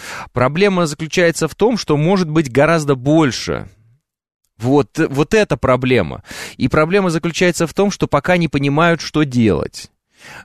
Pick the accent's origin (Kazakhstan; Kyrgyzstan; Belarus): Kazakhstan; Oral, West Kazakhstan Region; Вот я, например, из Уральска родом, да, это Западно-Казахстанская область